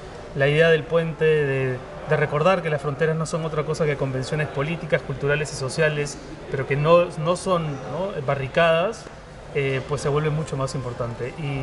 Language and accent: Spanish; Peru; now in Madrid, Spain; yo me fui del Perú sin tener que irme del Perú, podría perfectamente haberme quedado. Me fui sabiendo dónde iba a vivir en Madrid, con mi número de seguridad social.